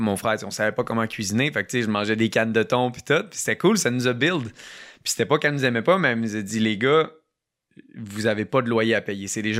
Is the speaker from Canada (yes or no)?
yes; Quebec, Canada; je suis un Canadien, un Québécois